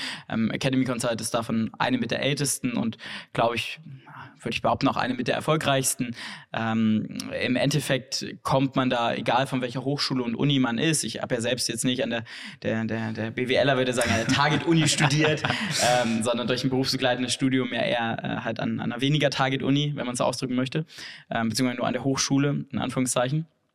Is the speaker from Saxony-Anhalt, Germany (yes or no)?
yes; Saxony-Anhalt, Germany; In Sachsen-Anhalt, wo ich herkomme, noch nicht.